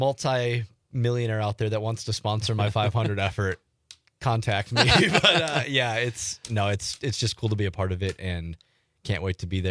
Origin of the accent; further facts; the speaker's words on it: Wisconsin, United States; And we're from Wisconsin. The winner drinks milk.